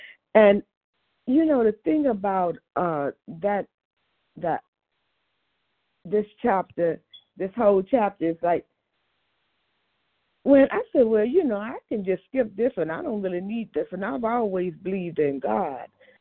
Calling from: Maryland, United States; I'm calling from Maryland.

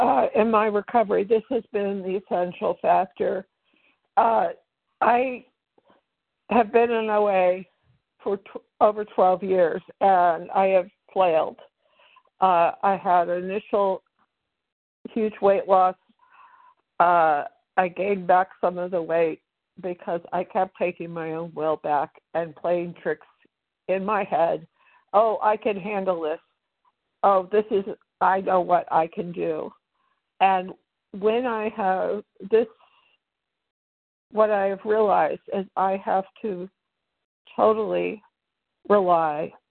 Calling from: Maryland, United States; from Maryland

